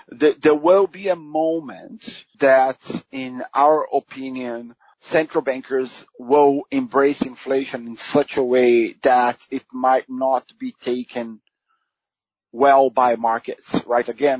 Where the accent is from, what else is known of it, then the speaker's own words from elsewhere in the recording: Brazil; English is a second language; I grew up in Brazil